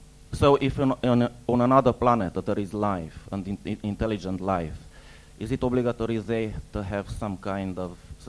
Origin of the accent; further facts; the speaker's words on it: Hungary; also born or lived in Transylvania, Romania; I am from Hungary. But I was born in Transylvania